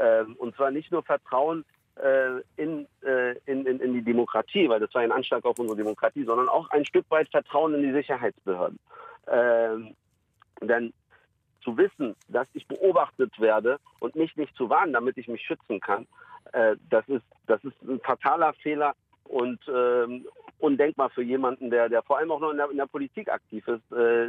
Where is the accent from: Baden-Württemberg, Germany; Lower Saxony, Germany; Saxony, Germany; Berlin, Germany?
Berlin, Germany; der Süden Neuköllns ist meine Heimat, also ist mein Zuhause. Und ich habe mich da sicher gefühlt, wohl gefühlt.